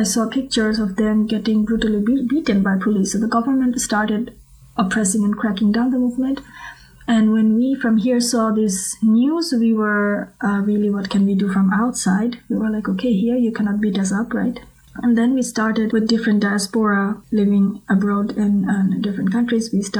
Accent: Bangladesh; I grew up in Bangladesh and I was involved with politics from a very early age. My whole family was a very political family. I often joke that we are third generation leftists.

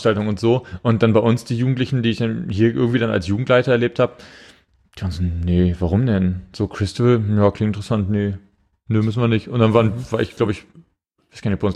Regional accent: Hamburg, Germany; wir kommen aus Hamburg, so … und ich

